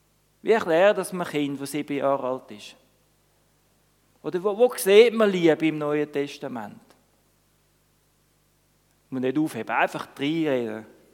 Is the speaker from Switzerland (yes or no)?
yes; Switzerland; Und auf der anderen Seite sind wir Schweizer